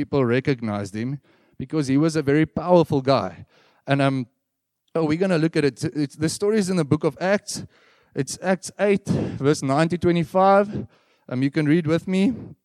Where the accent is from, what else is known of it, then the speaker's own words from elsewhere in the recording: Bloemfontein, Free State, South Africa; So I come from Bloemfontein.